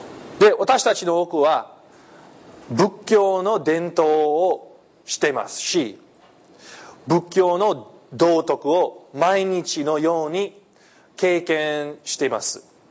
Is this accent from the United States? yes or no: yes; California, United States; Japanese is a second language; now in Japan; 私の出身はカリフォルニア州ですけど、そんなに綺麗ではないと思いますね。ゴミがいっぱいあるし、でもう日本に来て最初のところ来たところは岡山でした。